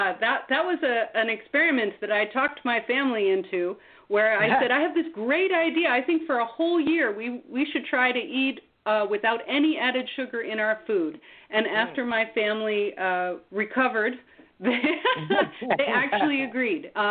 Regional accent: White Plains, New York, United States; now in Vermont, United States; I grew up in White Plains, New York, and my family come up to Vermont for every holiday, every vacation, so I was very familiar with the area.

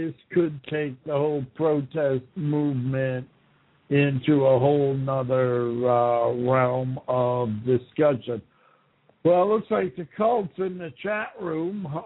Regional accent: Buffalo, New York, United States; ending in my hometown, Buffalo, New York.

